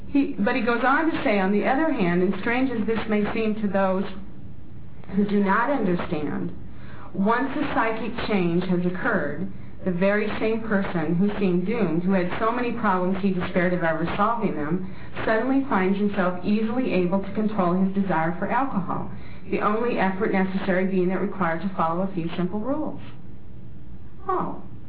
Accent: Iowa, United States; I grew up in the Midwest. I'm a Midwestern. I'm actually an Iowa farm girl. And I grew up in a small little town of about 500 people in Iowa.

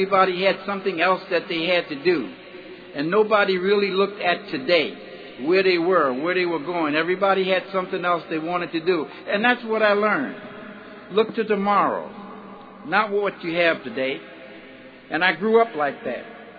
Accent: New York, United States; As a kid growing up in New York, I had no sense of any of that.

